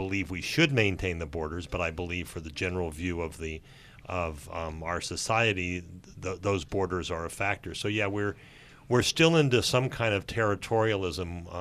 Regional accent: California, United States; I'm not worried as a Californian what's going on between here and Nevada

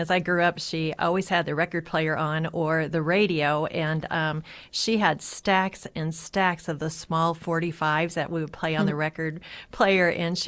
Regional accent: Iowa, United States; You know, I grew up in North Iowa, and so that's about a 9-hour trip back to visit my family.

